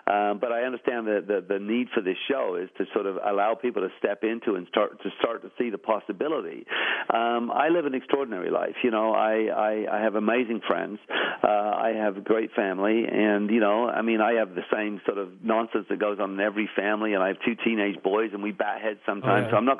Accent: England, United Kingdom; moved away; I grew up in England, and we, by Western standards, we were very, very poor.

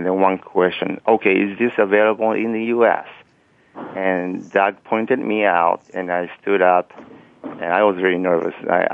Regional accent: Japan; now in United States; since I'm from Japan and I'm a Japanese acupuncturist

